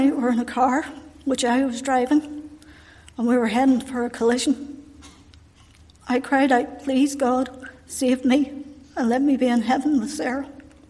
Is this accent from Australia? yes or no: no; Armagh, Northern Ireland, United Kingdom; I was born in Armagh and I've lived in the city all my life.